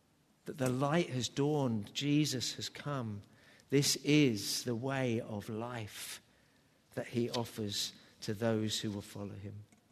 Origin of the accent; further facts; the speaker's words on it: England, United Kingdom; I do confess I am a Southerner, but I love the North.